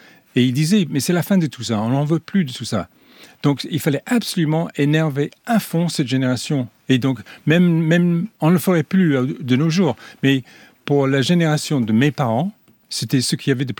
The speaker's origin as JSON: {"language": "French", "region": "London", "country": "United Kingdom", "said": "Ça se passe chez nous à Londres."}